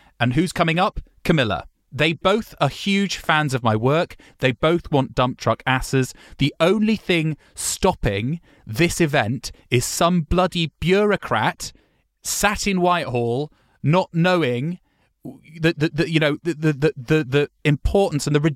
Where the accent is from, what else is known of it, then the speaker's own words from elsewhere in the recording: United Kingdom; my heart can't help but yearn for the opportunity to deliver such happiness and joy in my home country of Great Britain. All I want to do is return to Great Britain